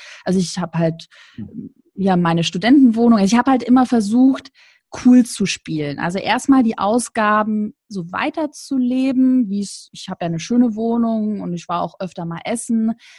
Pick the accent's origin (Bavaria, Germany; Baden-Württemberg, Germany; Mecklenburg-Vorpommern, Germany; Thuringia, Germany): Baden-Württemberg, Germany; ich komme aus dem Schwabenland